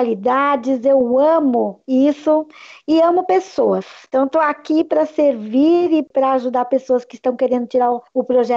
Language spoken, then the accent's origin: Portuguese; Santo André, São Paulo, Brazil; born there; Nasci aqui no ABC, em Santo André, São Caetano, nessa região gostosa aqui, uma cidade provinciana, com hábitos metropolitanos.